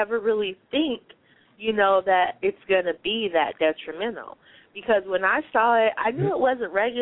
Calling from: Denver, Colorado, United States; From Colorado.

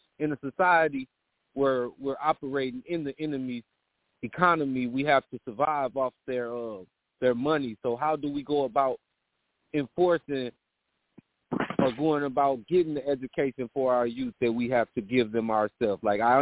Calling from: Belleville, Illinois, United States; I'm calling from Belleville, Illinois.

